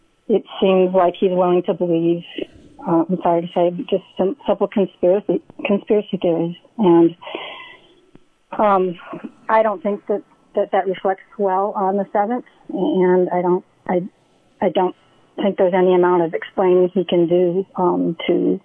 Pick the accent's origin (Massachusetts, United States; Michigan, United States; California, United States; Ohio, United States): Michigan, United States; Well, I'm originally from Michigan. I live in Jackson.